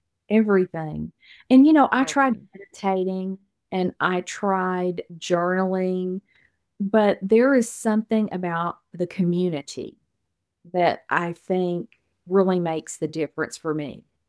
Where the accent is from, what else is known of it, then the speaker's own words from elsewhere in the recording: Texas, United States; I'm from Texas. I live probably about an hour and 20 minutes from Houston. That's a familiar name, hopefully. I grew up, though, in Deep East Texas, in Angelina County, and it's a lot different there than it is here.